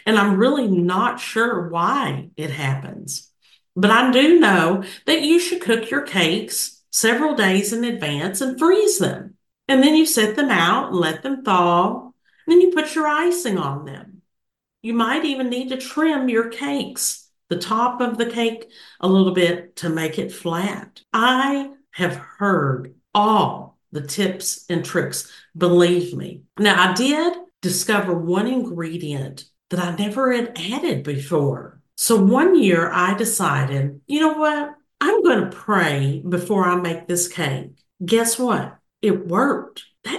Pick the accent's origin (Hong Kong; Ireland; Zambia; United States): United States; Kentucky; That's right, my home state.